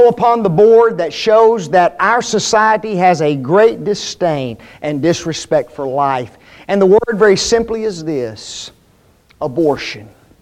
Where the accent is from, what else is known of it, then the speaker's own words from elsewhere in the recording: Memphis, Tennessee, United States; I was born in 1959, but I do remember growing up in Memphis, and I remember how things were